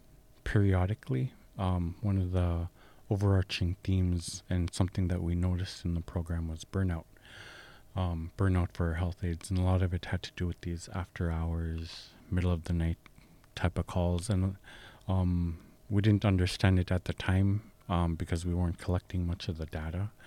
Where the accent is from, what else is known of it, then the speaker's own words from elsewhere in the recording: Kotlik, Alaska, United States; I'm originally from Kotlik. I was raised by my grandparents … from Kotlik.